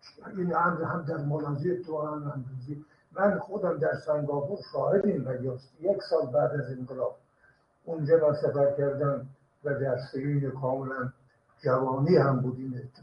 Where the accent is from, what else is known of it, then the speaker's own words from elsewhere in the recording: Iran; گفتم که من ایرانی هستم